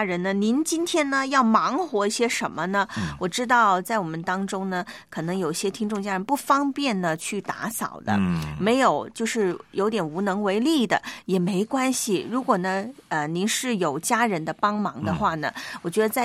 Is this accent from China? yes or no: yes; Guangdong, China; 在我们广东人呢，就是有一个习俗嘛